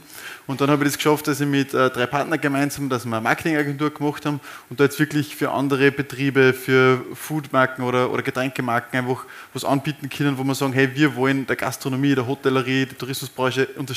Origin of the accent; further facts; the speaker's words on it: Oberkappel, Upper Austria, Austria; oder der Oberkappel, oder wo ich herkomme, das ist halt meine Basis